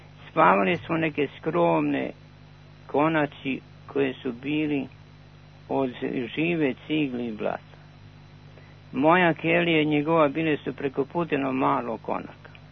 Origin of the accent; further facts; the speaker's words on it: Southern and Eastern Serbia, Serbia; i ja sam rodom iz toga Braničevskog kraja. Kada sam prvi kao mladić od 19 godina otišao u sveti manastir Gornjak